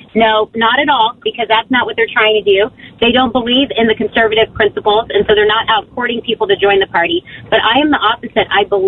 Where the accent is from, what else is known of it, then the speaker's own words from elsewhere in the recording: California, United States; My dad served in the military and was stationed in California at many of those military bases. So I grew up in California.